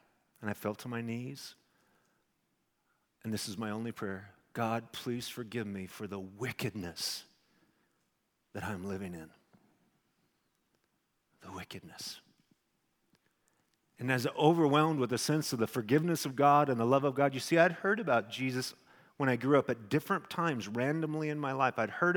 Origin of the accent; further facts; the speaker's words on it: Twin Falls, Idaho, United States; I realized we were on the President Streets in Twin Falls, my hometown